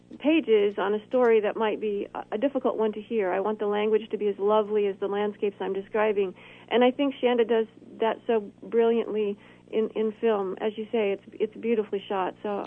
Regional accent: Illinois, United States; I moved into my sister's basement in my hometown in central Illinois

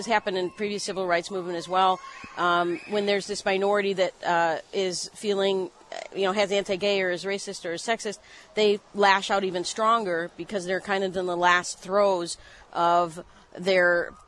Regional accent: Chicago, Illinois, United States; I'm a Chicagoan, born and bred, but I went away for school.

